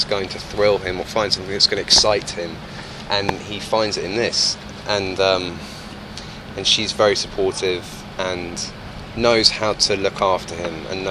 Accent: London, United Kingdom; I'm from London, we don't have guns

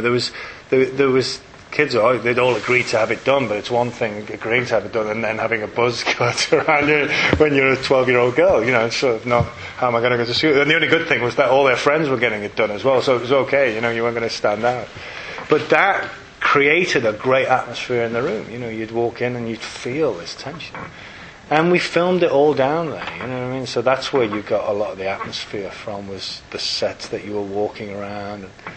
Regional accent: England, United Kingdom; being English and coming from that Shakespearean thing

